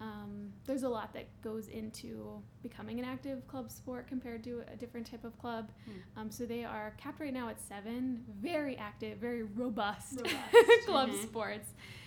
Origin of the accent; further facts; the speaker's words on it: Pittsburgh, Pennsylvania, United States; More about me is that I am from the Pittsburgh area.